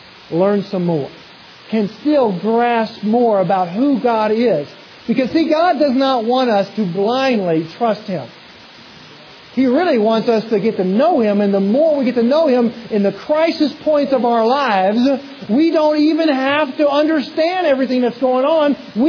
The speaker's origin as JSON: {"language": "English", "region": "Louisiana", "country": "United States", "said": "And I'll do it very, very quickly as this Cajun knows how."}